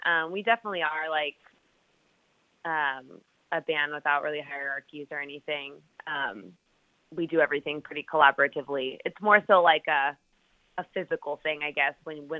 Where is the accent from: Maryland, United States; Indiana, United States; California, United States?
California, United States; Long Beach; We're all from Long Beach, but now live in different areas. Like our bassist is in L.A. and our drummer and keyboardist live more inland. And Matt and Eric and I are still in Long Beach.